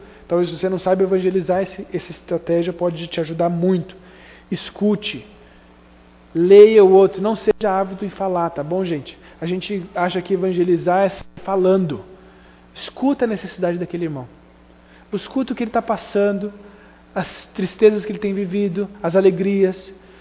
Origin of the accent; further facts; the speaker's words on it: Brazil; A gente é brasileiro, a gente gosta de comer e comer bem, né?